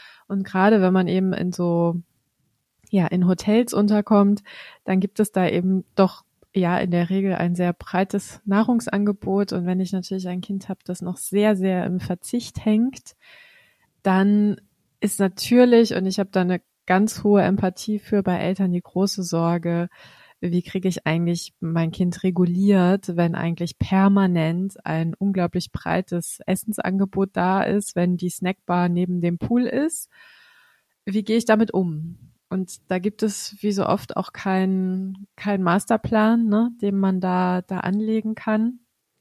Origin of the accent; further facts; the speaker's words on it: Baltic coast, Germany; born there; ich bin ja an der Ostsee geboren und bis zu meinem 7. Lebensjahr habe ich wie jeden Sommer irgendwie am Ostseestrand verbracht.